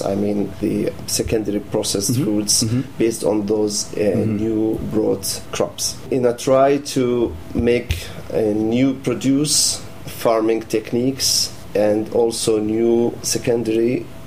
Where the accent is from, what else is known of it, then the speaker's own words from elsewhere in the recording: Palestine; I'm originally from Palestine.